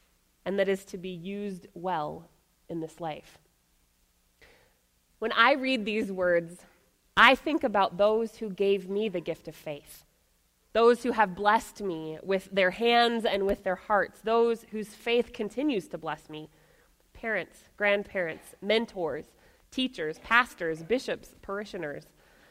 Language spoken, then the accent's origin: English; Sioux Falls, South Dakota, United States; When I was a little girl growing up in Sioux Falls